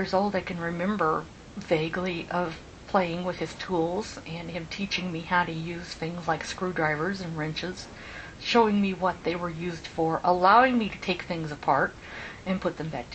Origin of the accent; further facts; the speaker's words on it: Tempe, Arizona, United States; also born or lived in Mesa; I was born in 1952 in Mesa, Arizona, and ROP or RLF, whichever you prefer. My childhood was spent in the Tempe area